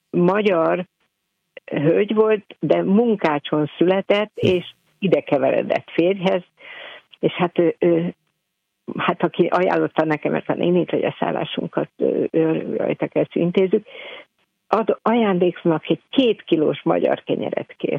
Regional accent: Great Hungarian Plain, Hungary; mert eredetileg alföldi emberek vagyunk

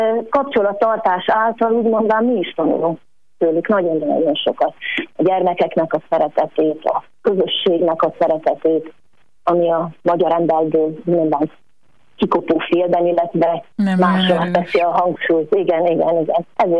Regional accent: Vojvodina, Serbia; Vajdaságból származunk, tehát ott a cigányság jelen van úgy szintén

